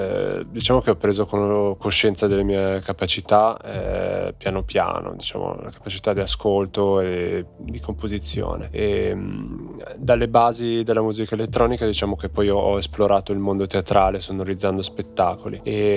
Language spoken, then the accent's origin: Italian; Novi Ligure, Piedmont, Italy; also born or lived in Genoa; Sono nato a Genova nell'89, ma sono cresciuto a Novi Ligure, in provincia di Alessandria, nel Basso Piemonte.